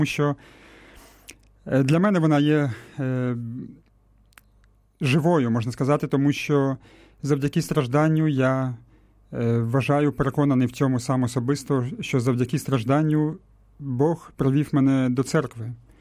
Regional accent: Vinnytsia, Vinnytsia Oblast, Ukraine; і я з Вінниці, мені 39 років

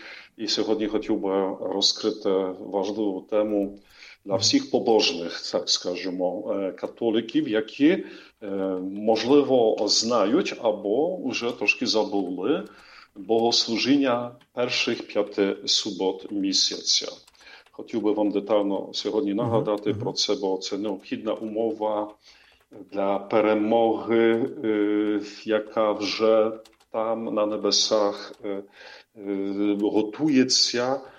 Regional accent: Kielce, Świętokrzyskie Voivodeship, Poland; now in Starokostiantyniv, Ukraine; зараз я знаходжусь в Польщі, в моєму рідному місті Кєльце.

